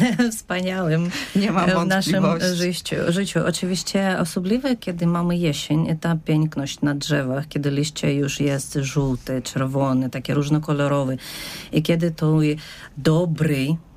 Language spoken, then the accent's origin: Polish; Kyiv, Ukraine; now in Poland; Przywiało mnie z Ukrainy, z bardzo pięknego miejsca. Nazywa się to Kijów. I to jest mój domek